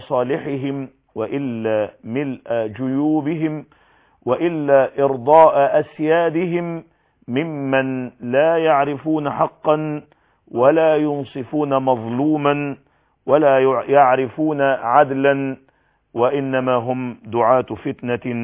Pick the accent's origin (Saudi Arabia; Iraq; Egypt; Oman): Egypt